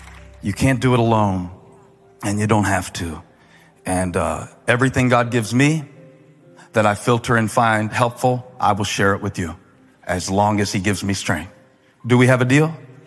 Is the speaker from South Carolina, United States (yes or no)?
yes; Moncks Corner, South Carolina, United States; Y'all know I'm from Monk's Corner when I start saying, we're coming to Glendale, Arizona.